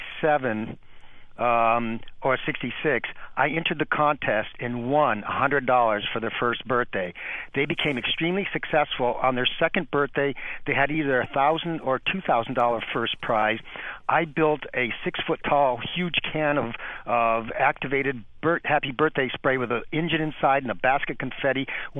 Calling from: Florida, United States; I went to BU. I'm calling from Florida.

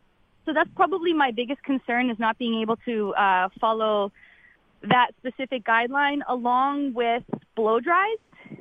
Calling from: Boston, Massachusetts, United States; from Jamaica Plain. I'm just calling in as a salon owner

